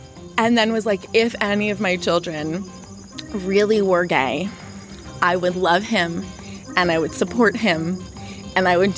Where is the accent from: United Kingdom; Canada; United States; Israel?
United States; Cooperstown, New York; also born or lived in Long Island; And I was born on Long Island, but when I was six, I had just finished kindergarten, we moved upstate to Cooperstown, New York, which is where I did most of my growing up. It's a very, very small town.